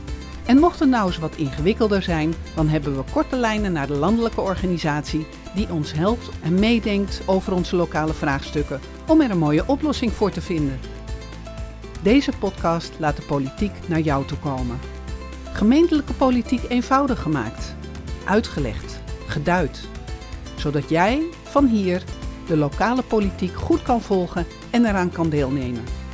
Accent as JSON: {"language": "Dutch", "town": "Amsterdam", "region": "North Holland", "country": "Netherlands", "said": "ik kom uit Amsterdam. Ik woon nu ook in een dorp 20 kilometer onder Amsterdam."}